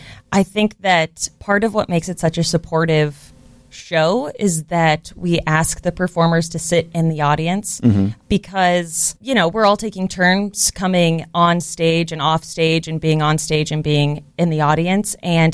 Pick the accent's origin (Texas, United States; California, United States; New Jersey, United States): California, United States; I grew up in California and moved to Chicago for college.